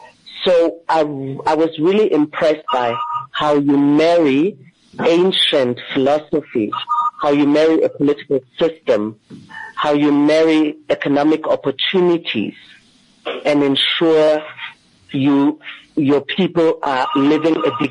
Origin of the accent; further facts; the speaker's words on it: East Germany, Germany; I grew up in communism. I grew up in East Germany.